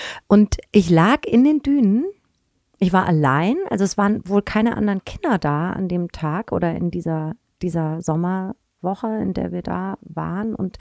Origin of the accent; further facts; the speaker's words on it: Spessart, Germany; Ich bin im Spessart aufgewachsen, ne? Das war so meine Welt.